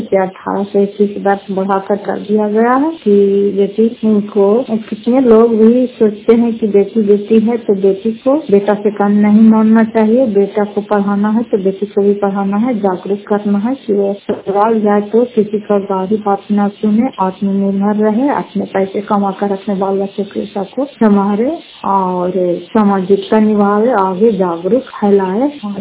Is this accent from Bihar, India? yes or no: yes; Fatehpur, Bihar, India; घर फतेहपुर, पंजाब मकरौता, जिला नालंदा, करातसा ब्लॉक की निवासी हूँ